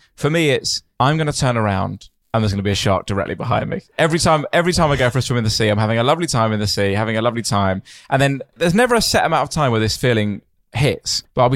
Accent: United Kingdom; I imagine it's because I'm very British, I'm too embarrassed to let that be known.

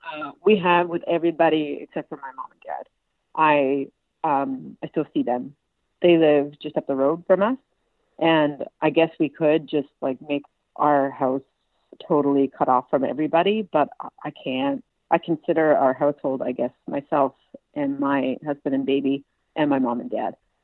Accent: Mabou, Nova Scotia, Canada; also born or lived in Toronto; I live in my hometown, my home village in Mabu, in Cape Breton right now. So I moved out of Toronto late 2015, and I moved back to Nova Scotia.

